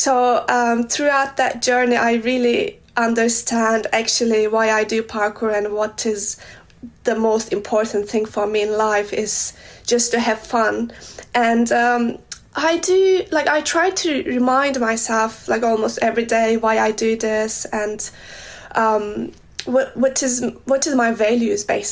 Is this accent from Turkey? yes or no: yes; Turkey; English is a second language; now in Germany; I am Turkish, like I'm coming from Turkey, so where we have a lot of sunlight.